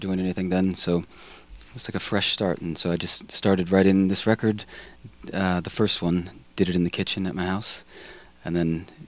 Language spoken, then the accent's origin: English; California, United States; well, I'm from California, but I didn't really get hit with that big of like